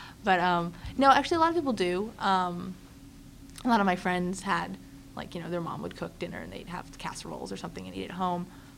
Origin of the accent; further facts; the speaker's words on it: United States; accent: Boston, Rhode Island; I had a really, really pronounced Boston, Rhode Island accent at the time